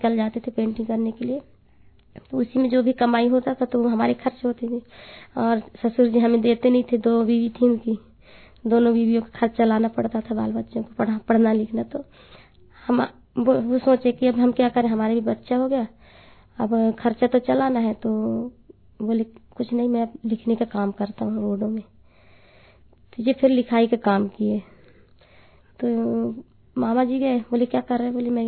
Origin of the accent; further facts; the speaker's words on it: Patangarh, Madhya Pradesh, India; हमारे गांव गए थे